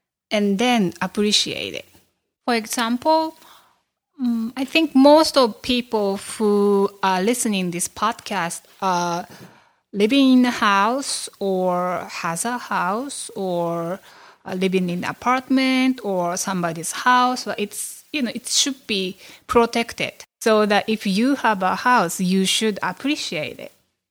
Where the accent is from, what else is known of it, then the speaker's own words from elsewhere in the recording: Japan; I grew up in Japan. I had everything